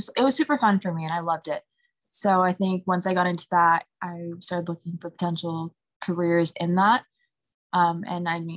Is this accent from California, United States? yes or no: yes; Los Angeles, California, United States; I remember, so I grew up in Los Angeles, played there.